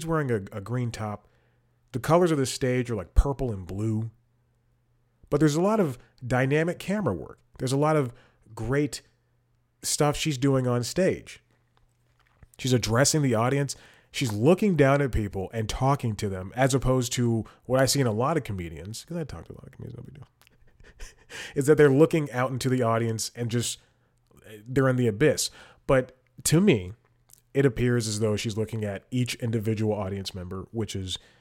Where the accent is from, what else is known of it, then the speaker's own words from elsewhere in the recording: Atlanta, Georgia, United States; I'm from Atlanta, so we compared what we were able to eat.